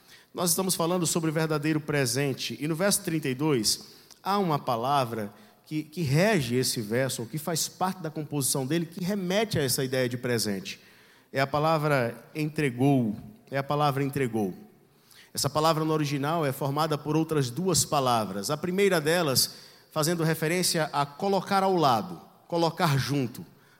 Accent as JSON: {"language": "Portuguese", "town": "Ilhéus", "region": "Bahia", "country": "Brazil", "said": "Então, eu sou do sul da Bahia."}